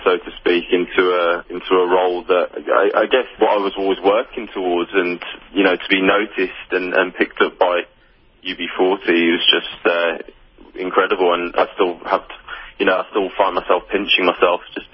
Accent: Birmingham, West Midlands, United Kingdom; And we were trying to sound like Jamaican reggae artists, but obviously we come from Birmingham, so it sounded different.

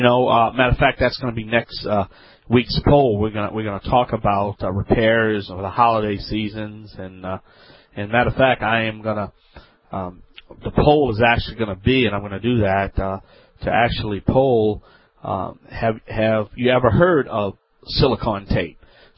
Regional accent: Louisiana, United States; I am the Cajun man from the Bayou Land.

